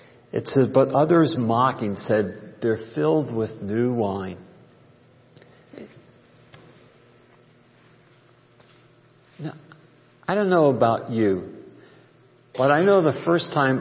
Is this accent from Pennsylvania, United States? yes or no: yes; Freemansburg, Pennsylvania, United States; I'll tell you about my hometown. I'm from Freemansburg, Pennsylvania, which is right by Bethlehem.